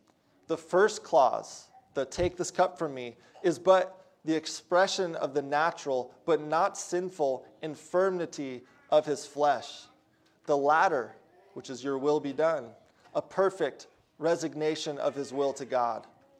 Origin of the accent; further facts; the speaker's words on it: Oregon, United States; also born or lived in Colorado; I grew up in Oregon, and then I was in Colorado for 7 years before coming here